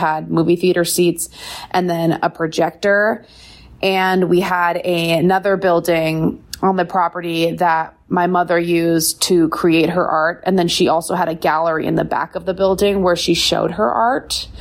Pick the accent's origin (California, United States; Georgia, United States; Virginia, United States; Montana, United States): Montana, United States; Bozeman; So I grew up in Bozeman, Montana. It's definitely a place with mixed levels of wealth. It's like a hot spot for second homes